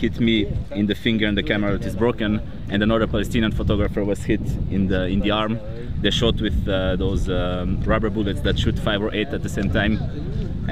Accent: North Macedonia; also born or lived in Switzerland; I'm a photographer from Macedonia and Switzerland

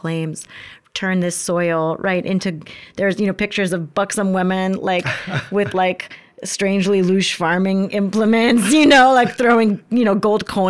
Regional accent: Florida, United States; You know, Florida, my home state, fantasy is the big industry.

